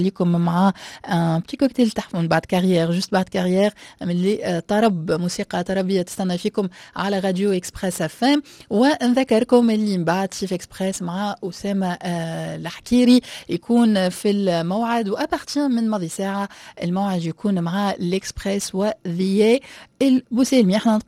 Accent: Tunisia; كيما نقولوا احنا اي تونسي كيقول ان شاء الله الامور تتحسن

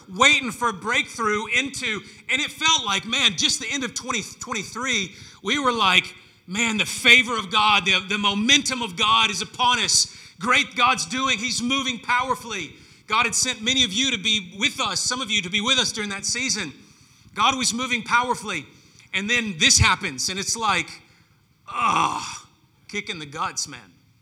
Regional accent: the South, United States; I grew up saying that in the South in the United States.

